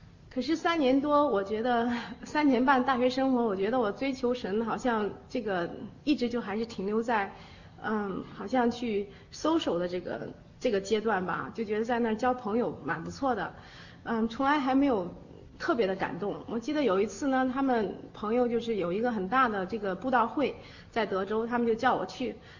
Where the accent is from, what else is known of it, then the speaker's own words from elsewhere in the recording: China; 我觉得这个从大陆过来这个无神论的这个概念非常的根深蒂固，